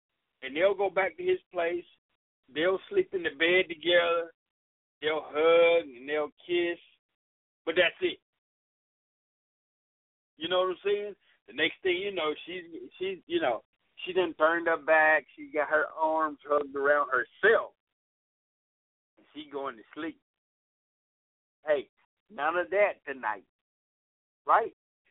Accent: Atlanta, Georgia, United States; Because the girl asked me, because I'm from Atlanta, she asked me … what's a good restaurant in Atlanta?

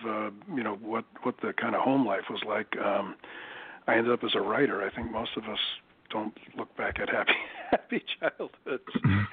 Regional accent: Cedar Grove, New Jersey, United States; born there; Born in New Jersey many, many, many years ago. A little town called Cedar Grove, a little post-World War II neighborhood where all the houses were built from the same blueprints.

